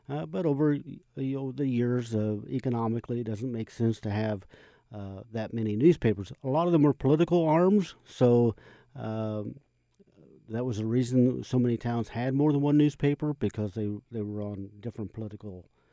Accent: Tuscola, Illinois, United States; now in Urbana, United States; Well, when I grew up in Tuscola, it was a two-newspaper town, a town of less than 5,000 people.

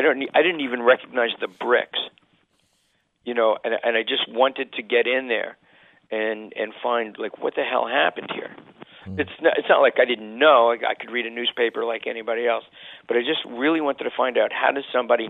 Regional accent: Bronx, New York, United States; About growing up in the Bronx, because at that point I was at Stanford, and I'd never really been out of New York State before

